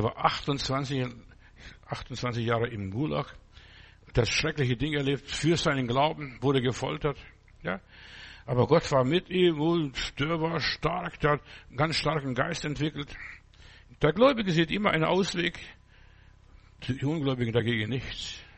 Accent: Germany; Ich bin ein Deutscher und ich bin ein Himmelsbürger, beides zusammen, ja.

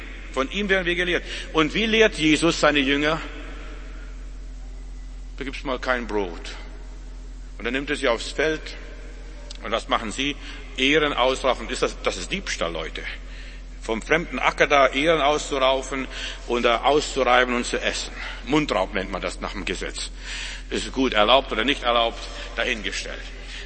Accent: Russia; Nicht mal bei uns in Russland gab es so viel Schnee, was ich dort gesehen habe.

